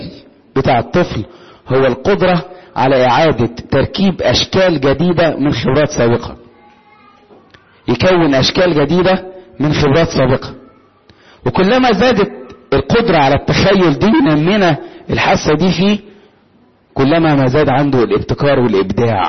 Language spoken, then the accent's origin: Arabic; Upper Egypt, Egypt; انا صعيدي اكتر منكم يا محدش يزعل